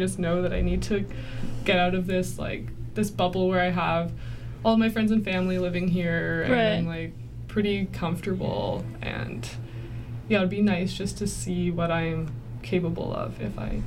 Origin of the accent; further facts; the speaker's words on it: Vancouver, British Columbia, Canada; I am from Vancouver, like East Van, and I've lived in the same house pretty much my whole life, and I'm hoping to move out soon, honestly.